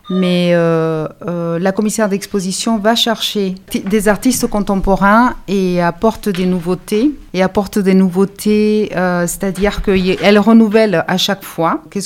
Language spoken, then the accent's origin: French; Colombia; moved away; je représente la Colombie. Je représente la Colombie. Ça fait très longtemps que j'ai quitté la Colombie, donc je suis une déracinée.